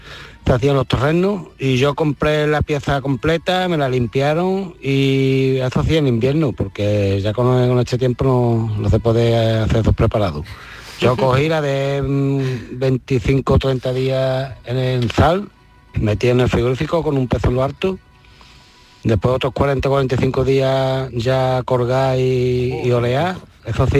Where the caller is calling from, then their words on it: Utrera, Andalusia, Spain; Buenas tardes, Yuyu, y a tu compañero. … de Utrera.